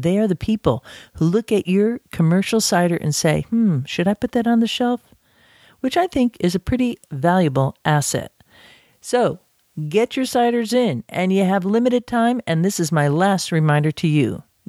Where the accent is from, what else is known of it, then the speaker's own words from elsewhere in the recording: Massachusetts, United States; He's based in Massachusetts, my home state, and makes some outstanding ciders that never disappoint.